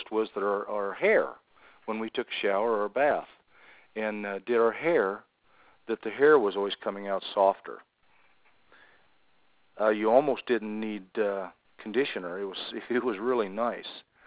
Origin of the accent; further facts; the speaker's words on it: Albuquerque, New Mexico, United States; I am from Albuquerque, New Mexico.